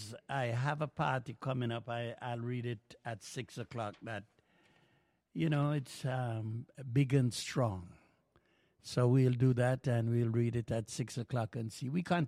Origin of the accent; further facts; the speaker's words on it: Jamaica; Well, you come from St. Vincent, we come from Jamaica, and who you think chat more?